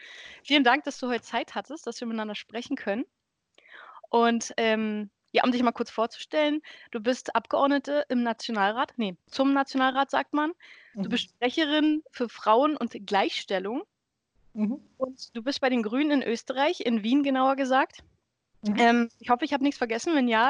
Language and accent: German; Germany; born there; ich bin sozusagen in der DDR geboren, also oder produziert, sagen wir es mal so, ich habe noch eine DDR-Geburtsurkunde. Ich bin, wenn man so will, Ostpreußin